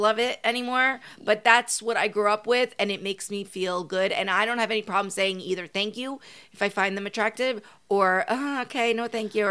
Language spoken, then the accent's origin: English; New Jersey, United States; now in Los Angeles, United States; I grew up in Jersey, then I moved to LA.